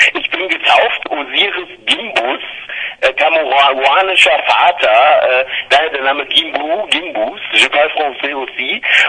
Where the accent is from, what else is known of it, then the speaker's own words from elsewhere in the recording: Düren, North Rhine-Westphalia, Germany; Ich komme aus Düren und ich bin auch einigermaßen stolz drauf.